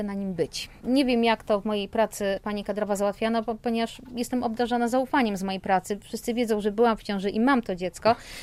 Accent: Warsaw, Masovian Voivodeship, Poland; born there; now in Lasocin, Poland; Ja jestem urodzona w Warszawie, tak, jak najbardziej. W Lasocinie mieszkamy 5. rok

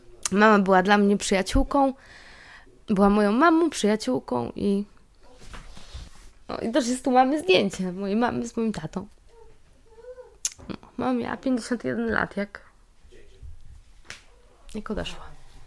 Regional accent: Łódź, Łódź Voivodeship, Poland; nie ze względu na to, że mówię to jako łodzianka rodowita

